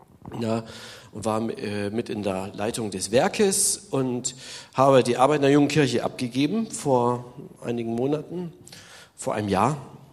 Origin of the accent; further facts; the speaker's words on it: Neukirch, Saxony, Germany; also born or lived in Leipzig; now in Berlin, Germany; die ersten 27 oder 25 Jahre habe ich in Sachsen verbracht, habe also in Leipzig, ich bin Oberlausitzer, also bin in Neukirch aufgewachsen, ist ein Oberlausitzer, nettes Dorf.